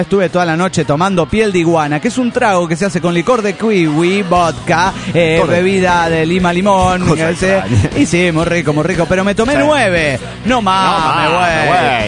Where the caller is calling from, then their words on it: Los Cabos, Baja California Sur, Mexico; el de Los Cabos, Baja California Sur, México.